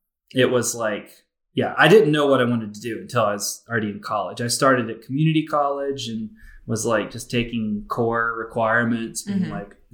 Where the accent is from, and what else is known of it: Alabama, United States; born or raised there